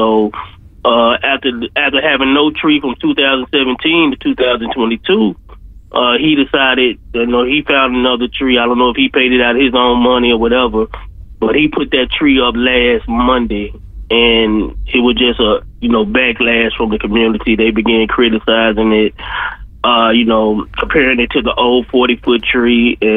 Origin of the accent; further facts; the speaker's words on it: Memphis, Tennessee, United States; You know, I grew up in Whitehaven in the 80s and the 90s.